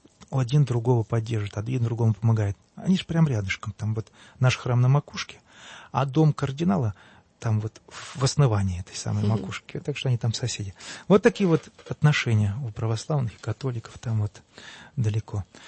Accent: Zakarpattia Oblast, Ukraine; Из Закарпатья.

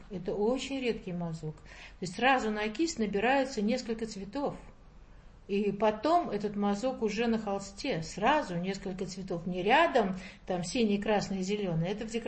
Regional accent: Moscow, Russia; now in Saint Petersburg, Russia; На самом деле я москвичка, но я приехала, Московский университет закончила, здесь кандидатскую диссертацию защитила.

